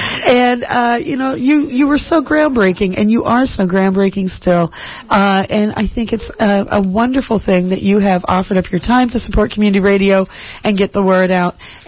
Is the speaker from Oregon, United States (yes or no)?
yes; Portland, Oregon, United States; I was this queer kid growing up in North Portland and St. John's